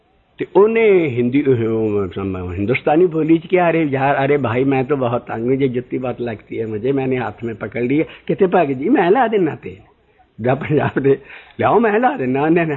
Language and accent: Punjabi; Balarwal, Punjab, India; born there; ਸ੍ਰੀ ਹਰਗੋਬਿੰਦਪੁਰ ਅਤੇ ਮਹਿਤੇ ਦੇ ਵਿੱਚ ਗੱਬੇ ਘੁਮਾਣਾ ਪਿੰਡ ਹੈ, ਔਰ ਉੱਥੋਂ 4 ਮੀਲ ਦੇ ਫਾਸਲੇ 'ਤੇ ਮੇਰਾ ਜਨਮ ਹੋਇਆ ਬਲੜਵਾਲ ਪਿੰਡ 'ਤੇ।